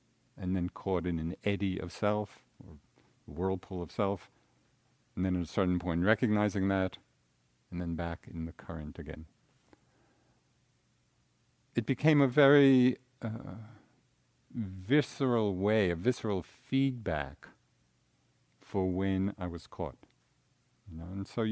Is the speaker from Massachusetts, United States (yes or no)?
yes; Massachusetts, United States; I mean, I'm from Central Mass. It didn't mean anything to me